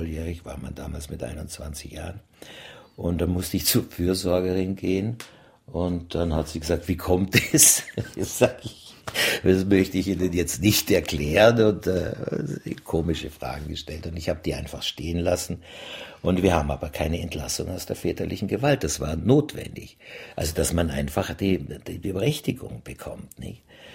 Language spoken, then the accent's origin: German; Austria; ich war Österreicher sowieso